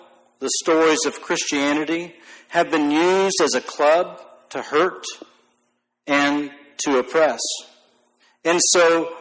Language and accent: English; United States; I'm as United Methodist as I am an American.